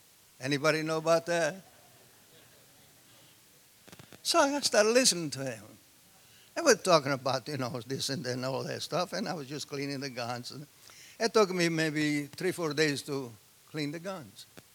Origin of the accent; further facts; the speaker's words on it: Italy; I was raised in Italy.